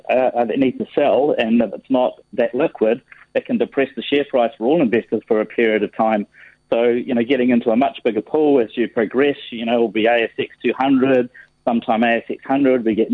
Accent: New Zealand; And we're proud New Zealanders. We've done a lot for New Zealand. We are proudly from New Zealand all over the world.

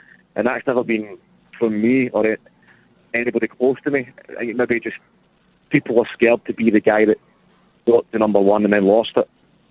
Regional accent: Clydebank, Scotland, United Kingdom; I grew up in Clyde Bank, which was only about 2 miles away from where Connolly grew up.

